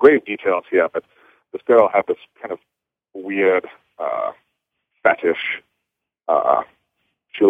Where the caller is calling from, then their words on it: British Columbia, Canada; from British Columbia.